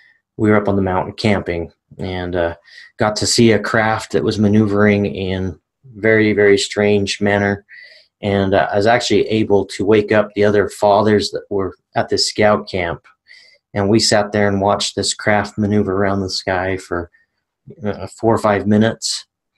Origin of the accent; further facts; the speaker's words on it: Roosevelt, United States; One, when I was a child, I grew up here in Roosevelt, and there was one night that I was up late.